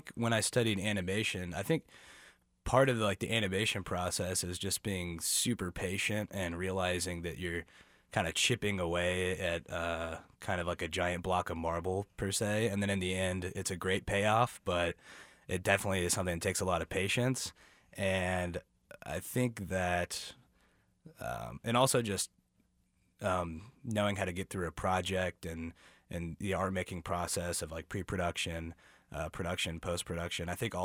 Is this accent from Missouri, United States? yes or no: yes; Kansas City, Missouri, United States; Yeah, I grew up in Kansas City